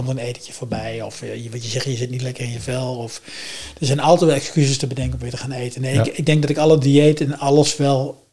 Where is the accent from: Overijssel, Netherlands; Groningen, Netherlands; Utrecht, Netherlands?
Overijssel, Netherlands; Zwolle; Dus bij ons in Zwolle zeggen ze, vredes worden gemaakt.